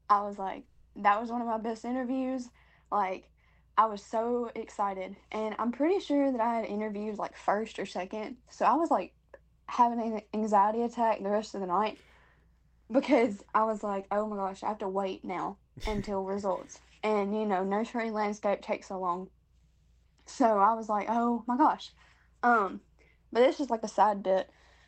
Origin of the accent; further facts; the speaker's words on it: Tennessee, United States; our chapter, which I'm from Dyer County, so our chapter kind of sees who wants to run for region office